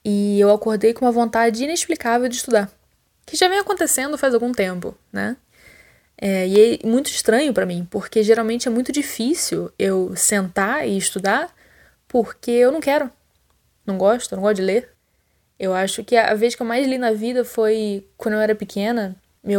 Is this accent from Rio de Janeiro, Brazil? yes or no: yes; Rio de Janeiro, Brazil; now in São Paulo, Brazil; Inclusive, eu sou carioca, mas eu sou expatriada, né? Eu moro em São Paulo faz, sei lá, quase uma década.